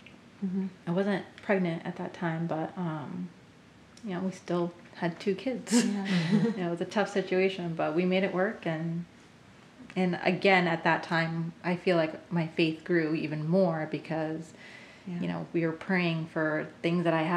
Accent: Boston, Massachusetts, United States; moved away; I grew up in Boston for most of my life

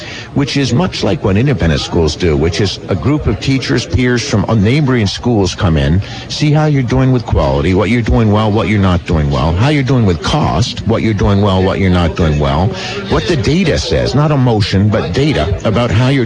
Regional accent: Vermont, United States; it's not like when I was a kid growing up in Vermont, where you can make a good living with a high school degree.

